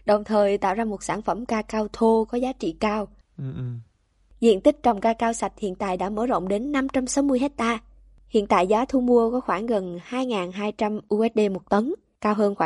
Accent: France; đến từ Pháp

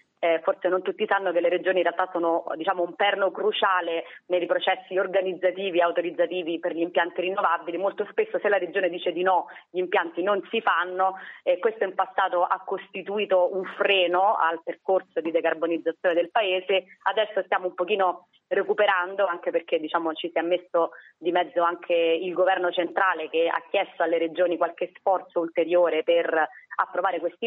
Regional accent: Rome, Lazio, Italy; io sono di Roma e quando ho visto questo dato sono quasi trasalita

